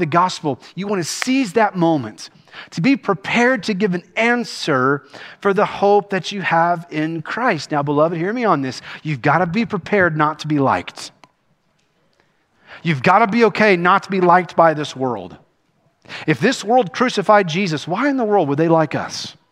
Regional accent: Kentucky, United States; I'm a doofus. I'm from Kentucky. We can't count with our shoes on.

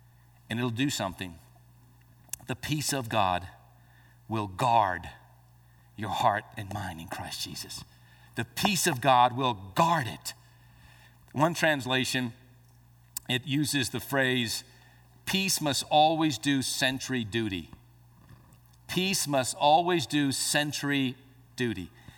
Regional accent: Albuquerque, New Mexico, United States; You know, growing up in Albuquerque, I used to enjoy going to the New Mexico State Fair.

